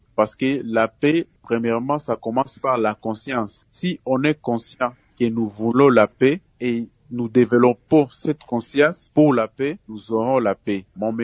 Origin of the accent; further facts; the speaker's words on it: DR Congo; étant un jeune sportif de la République démocratique du Congo